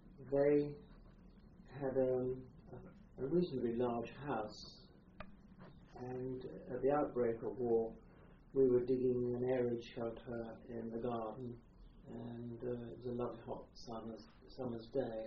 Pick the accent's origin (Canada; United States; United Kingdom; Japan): United Kingdom; Aldeburgh, East of England; born there; I was born in Aldborough in Suffolk. It's where the family home was. My grandfather was a country doctor in Saxmundham.